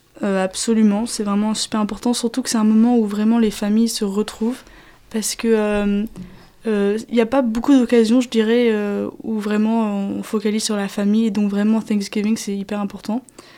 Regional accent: Chicago, Illinois, United States; moi, je viens de Chicago.

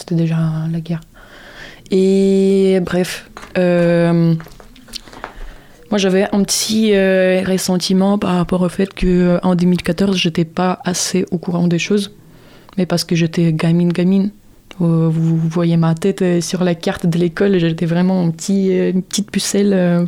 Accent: Odesa, Odesa Oblast, Ukraine; Parce que je suis née à Moldavanka. C'est un sacré quartier de bandits à l'époque.

